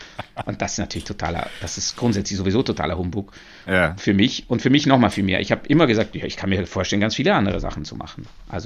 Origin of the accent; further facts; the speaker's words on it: Upper Austria, Austria; ich bin wirklich am Dorf aufgewachsen in Oberösterreich, am Land